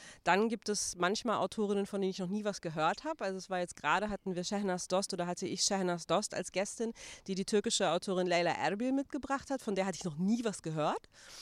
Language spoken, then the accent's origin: German; North Rhine-Westphalia, Germany; Ich bin im Ruhrgebiet geboren, ich bin im Ruhrgebiet groß geworden.